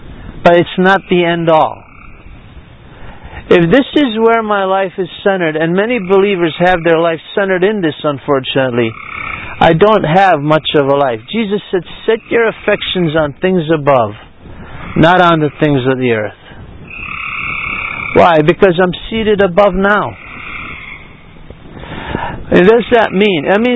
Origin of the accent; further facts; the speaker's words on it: Baltimore, Maryland, United States; I mean, I'm from Baltimore. What would I do in Nepal?